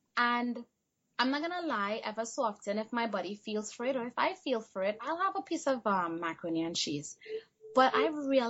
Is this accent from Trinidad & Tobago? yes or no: yes; Trinidad & Tobago; I mean, granted, we grew up in Trinidad.